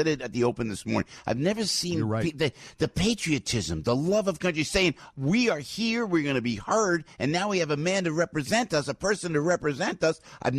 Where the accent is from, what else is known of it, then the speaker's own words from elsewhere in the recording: United States; What really makes me upset, and I say it objectively, but as an American